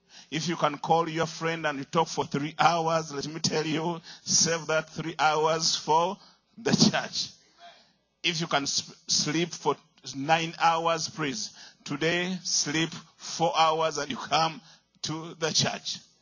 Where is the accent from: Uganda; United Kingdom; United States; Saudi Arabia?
Uganda; although I'm from Uganda and you are in the other side